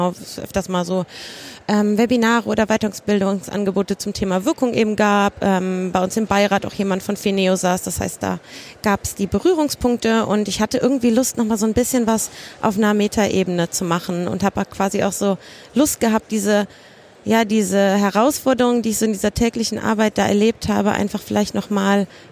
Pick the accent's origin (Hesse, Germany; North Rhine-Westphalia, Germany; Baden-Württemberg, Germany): North Rhine-Westphalia, Germany; Cologne; Ja, also ich komme ursprünglich aus Köln, deswegen bin ich jetzt ein bisschen so ein Heimspiel hier.